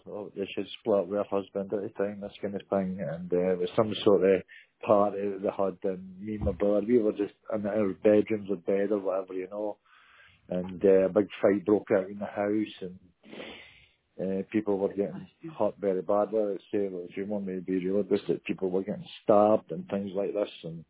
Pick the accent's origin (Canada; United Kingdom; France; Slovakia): United Kingdom; Grangemouth, Scotland; I grew up in the Central Region Belt, which is in Grangemouth, the Central Region Belt.